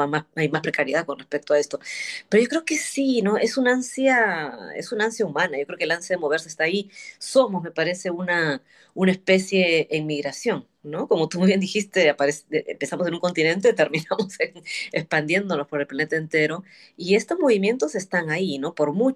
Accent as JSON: {"language": "Spanish", "country": "Peru", "tie": "born or raised there", "also_born_or_lived": "New York, United States", "moved": "as an adult", "said": "Yo sentía ya una saturación en el Perú, ¿no? Era como, me encanta mi tierra, pero sabes que ya quiero ver otras cosas además, ¿no?"}